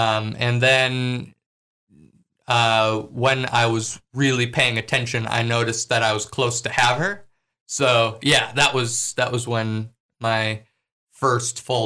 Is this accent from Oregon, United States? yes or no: no; Libby, Montana, United States; that was a really convenient way to get from the city to my hometown of Libby, Montana.